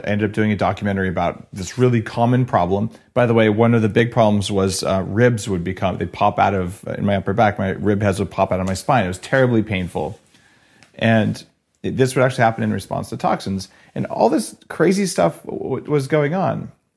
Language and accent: English; Albuquerque, New Mexico, United States; which is New Mexico green chili, I grew up in Albuquerque, New Mexico.